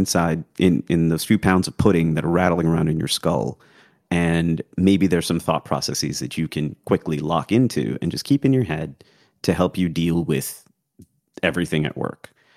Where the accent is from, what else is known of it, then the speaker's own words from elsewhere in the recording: India; So I grew up in India.